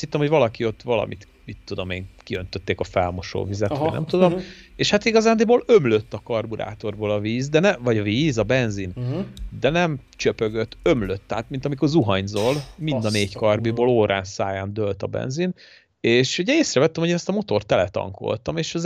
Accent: Tatabánya, Komárom-Esztergom, Hungary; tök jó idő volt otthon Tatabányán, ugye hazaugrottunk

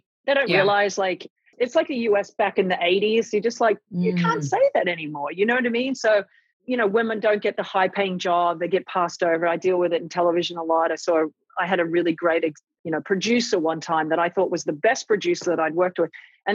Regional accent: Australia; But growing up in Australia, I mean, I was lucky enough in some respects that I wasn't out when I was living in Australia, and I was in Australia.

